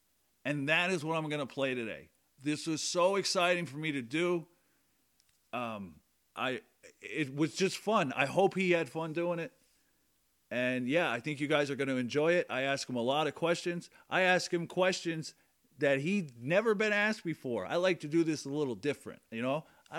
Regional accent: Scranton, Pennsylvania, United States; I grew up watching him in Scranton-Wilkes-Barre where I grew up.

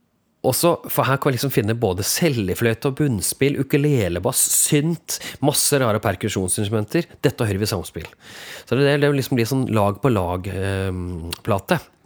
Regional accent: Telemark, Norway; og siden jeg kom fra Telemark, så spiller jeg den riktigere fordi jeg derfra.

